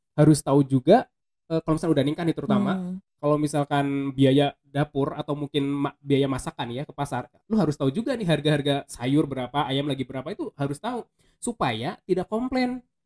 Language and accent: Indonesian; Central Java, Indonesia; aku kan asli Jawa ya, Nek. Jawa Tengah.